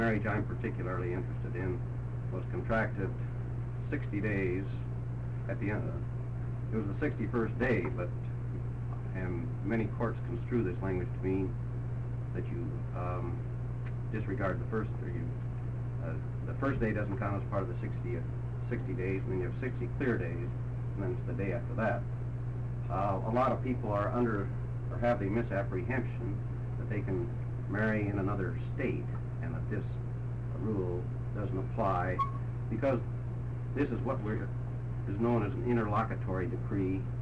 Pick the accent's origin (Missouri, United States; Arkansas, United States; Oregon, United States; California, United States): Oregon, United States; Coquille; I'm from Coquille, Oregon.